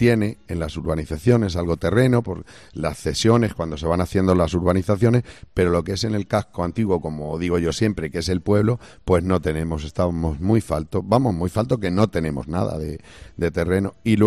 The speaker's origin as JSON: {"language": "Spanish", "town": "San Sebastián", "country": "Puerto Rico", "tie": "born or raised there", "said": "ya no solo por Pepino, porque bueno, en Pepino nací, en Pepino me crié"}